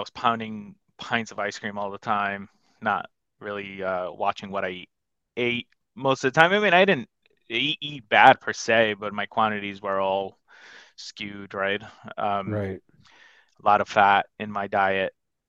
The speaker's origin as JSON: {"language": "English", "region": "New Jersey", "country": "United States", "tie": "born or raised there", "said": "I'm from New Jersey, Northern Jersey. Been here all my life."}